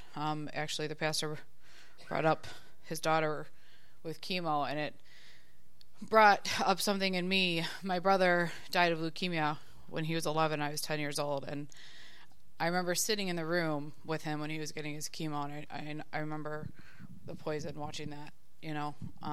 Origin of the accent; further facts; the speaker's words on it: Chicago, Illinois, United States; I'm 33 years old. I'm from Chicago.